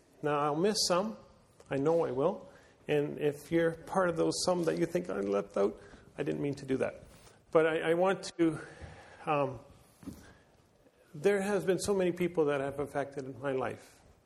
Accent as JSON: {"language": "English", "country": "Canada", "tie": "born or raised there", "said": "I was born in Canada. I'm thinking here. I want to. You can tell I'm not. Anyways, this is where I grew up"}